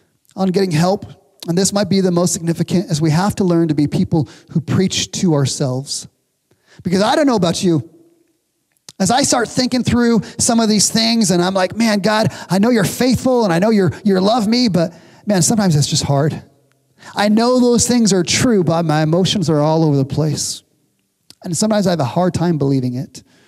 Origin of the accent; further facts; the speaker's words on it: the South, United States; And as I began wrestling, because I'm from the South, as I began wrestling with my own struggles, my own depression